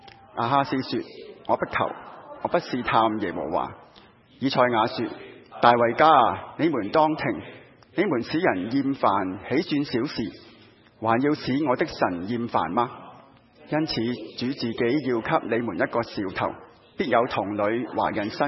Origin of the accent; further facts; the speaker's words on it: Hong Kong; 我以前小的时候在香港读书的时候，在中学的时候、中三升中四呢就要揀科的